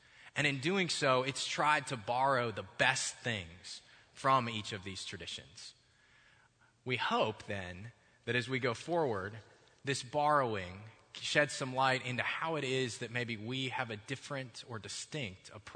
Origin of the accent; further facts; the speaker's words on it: Michigan, United States; You see, I grew up in Michigan going to a United Methodist church camp.